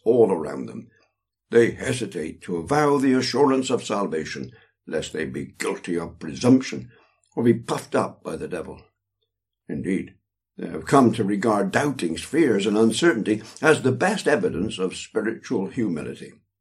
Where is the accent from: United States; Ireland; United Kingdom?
United Kingdom; England; Speaking as an Englishman, centuries of Puritan teaching have penetrated me to such an extent that it is in my genes and DNA.